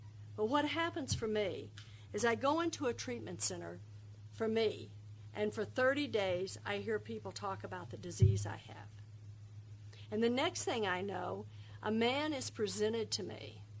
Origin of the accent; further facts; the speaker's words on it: Texas, United States; I was raised Southern Baptist. I grew up in Texas, right where they took the Bible Belt and gave it an extra pull.